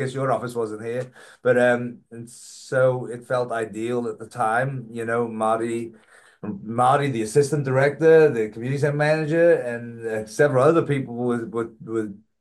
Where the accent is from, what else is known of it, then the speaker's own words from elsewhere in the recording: Wales, United Kingdom; moved away as an adult; now in United States; I came over from Wales working on cruise ships, and then married in '94. Went to Mississippi, Biloxi, Mississippi, when they were opening gaming down there.